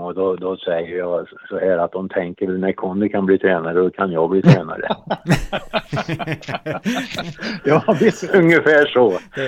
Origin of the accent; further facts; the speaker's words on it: Rennberg, Värmland, Sweden; also born or lived in Torsby; Jag bodde till jag var 8-9 år uppe i Rennberg som ligger vid norska gränsen, 3 mil norr om Torsby.